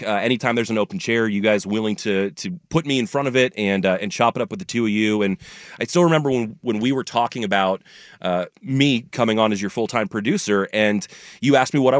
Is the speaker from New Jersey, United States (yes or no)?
no; California, United States; I was listening to Sports Phone 680 in the Bay Area.